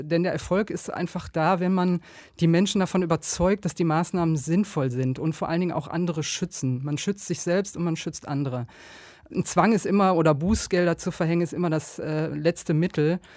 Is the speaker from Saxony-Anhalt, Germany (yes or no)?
no; Duisburg, North Rhine-Westphalia, Germany; Und ich komme jetzt aus Duisburg.